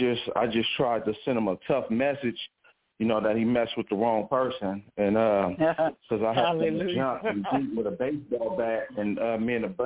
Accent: Oakland, California, United States; But growing up in West Oakland, in a hectic environment, I kind of went astray, you know, from my Christian upbringing and teachings.

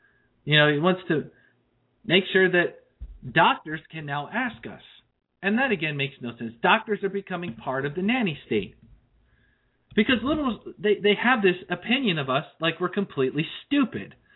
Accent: New Jersey, United States; moved away as an adult; now in Virginia, United States; I live in Virginia. Now, I will admit I'm from New Jersey, but I developed some good sense and moved out of there as soon as I could. I haven't been back since.

